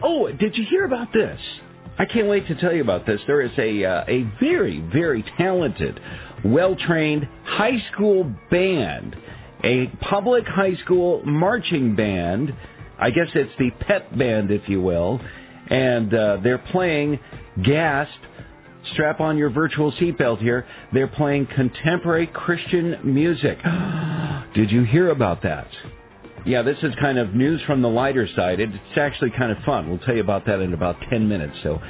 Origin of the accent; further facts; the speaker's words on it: Western United States, United States; And I would just say that I come from the Western U.S., where, the western half of the United States